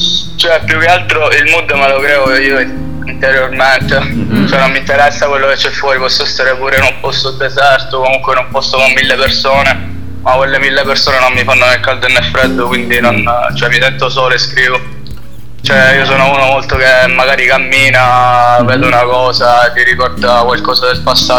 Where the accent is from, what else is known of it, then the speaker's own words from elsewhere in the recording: Sicily, Italy; io sono siciliano, quindi non posso, è inutile che faccio l'americano